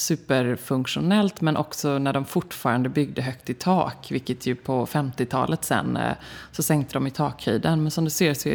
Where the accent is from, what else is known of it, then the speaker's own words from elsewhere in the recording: Gothenburg, Västra Götaland County, Sweden; Jag är uppväxt i hus i Göteborg så jag tror också att det är det.